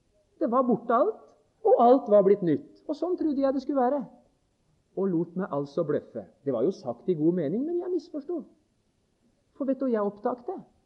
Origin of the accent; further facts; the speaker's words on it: Notodden, Telemark, Norway; Det var når jeg levde hjemme på Notodden, de første par årene etter jeg hadde mistet far og var blitt en bevisst kristen.